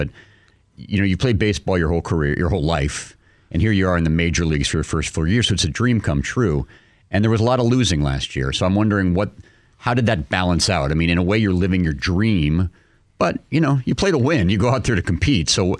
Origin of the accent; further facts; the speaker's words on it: California, United States; I grew up in California, well. Too. I don't think California has an accent, really, necessarily.